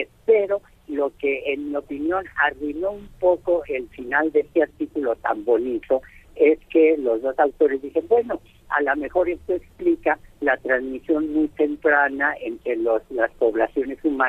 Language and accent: Spanish; Mexico; pero sabiendo cómo somos los mexicanos